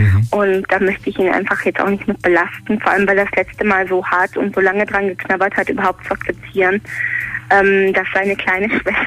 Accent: Cologne, North Rhine-Westphalia, Germany; Er ist weit weg, der ist in meiner Heimatstadt Köln.

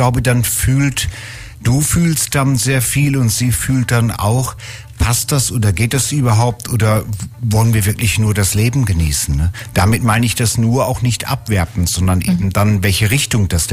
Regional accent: Northern Germany, Germany; Bei uns in Norddeutschland sagt man, die Hörner ein bisschen abstoßen

